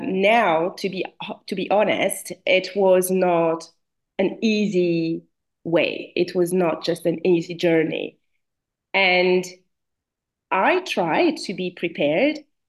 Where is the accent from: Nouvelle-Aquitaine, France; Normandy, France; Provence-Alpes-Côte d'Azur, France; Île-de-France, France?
Île-de-France, France; Paris; accent: French; English is a second language; now in London, United Kingdom; I live in London, but I'm French. I'm originally from Paris. That's why I have this accent, this French accent.